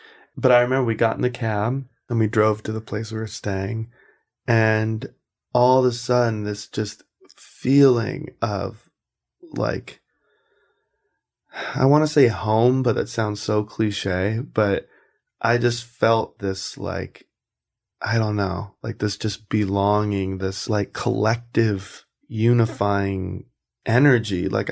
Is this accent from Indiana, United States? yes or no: no; South Carolina, United States; I'm from South Carolina.